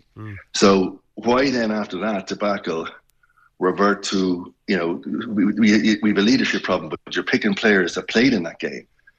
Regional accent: Ireland; now in London, United Kingdom; The game is almost like an incidental if you're living in London as an Irish person.

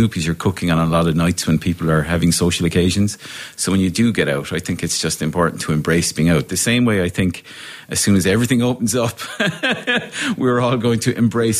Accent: Ireland; We're Irish. It's in our blood.

